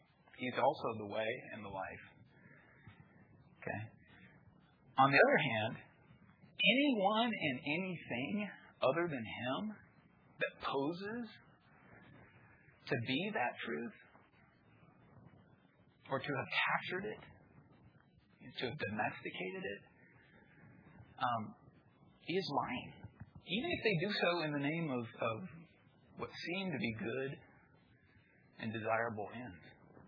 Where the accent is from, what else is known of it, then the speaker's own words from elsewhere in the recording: Kansas, United States; I'm from Kansas, so that movie has a deep personal resonance.